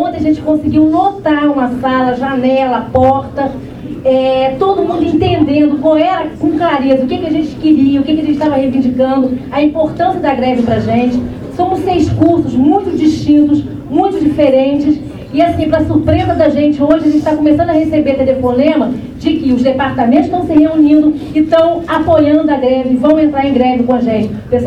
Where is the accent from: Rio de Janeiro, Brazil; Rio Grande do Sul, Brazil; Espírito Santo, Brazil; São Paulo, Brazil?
Rio de Janeiro, Brazil; Rio das Ostras; sou de Rio das Ostras, e aí estamos aqui em 8, né, de Rio das Ostras